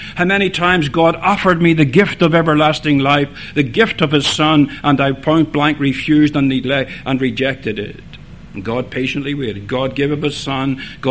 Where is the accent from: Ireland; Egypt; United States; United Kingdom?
Ireland; I know I'm Irish. I know I'm a wee bit something lacking up here